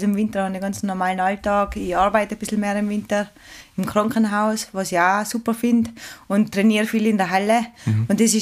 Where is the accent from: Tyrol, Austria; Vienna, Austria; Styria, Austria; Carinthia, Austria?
Tyrol, Austria; Strengen; now in Vorarlberg, Austria; Also ich bin in Strengen am Adelberg aufgewachsen, im Tirol, und wohne aber schon seit, ich glaube, 16 Jahren im Vorarlberg.